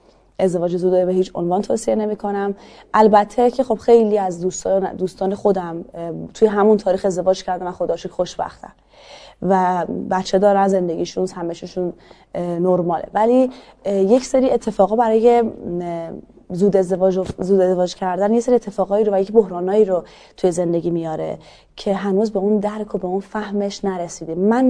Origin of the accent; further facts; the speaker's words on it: Iran; 100% همینطوره دیگه ما ایرانیم